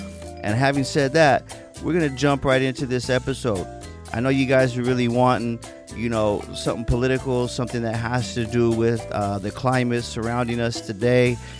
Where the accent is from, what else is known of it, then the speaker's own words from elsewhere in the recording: San Diego, California, United States; Now, I grew up in East San Diego, what people call City Heights. I grew up there until I was about 25 years old